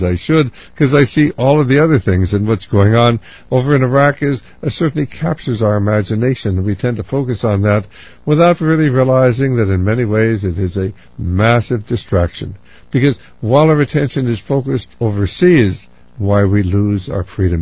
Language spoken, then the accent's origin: English; United States; born there; I'm born here in America, I'm an American citizen